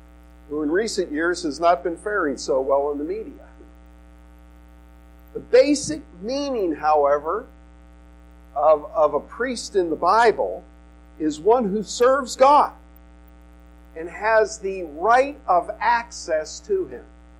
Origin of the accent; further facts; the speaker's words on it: Northeast, United States; Now, I grew up in the Northeast.